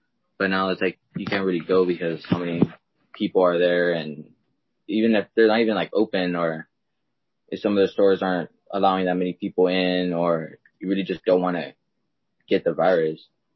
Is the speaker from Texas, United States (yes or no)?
yes; San Antonio, Texas, United States; I'm from San Antonio, Texas. I'm in the ninth grade.